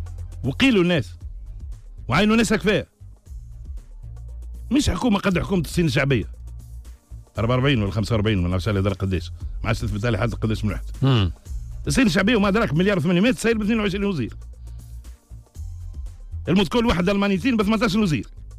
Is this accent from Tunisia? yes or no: yes; Tunisia; منطلق انا وطني ولد البلاد هذه وانا تونسي وعندي شويه تجربه تاهلني باش نقول الكلام هذا، لاني عشرت الازمات اللي صارت في بلادنا في السياسه من منتصف السبعينات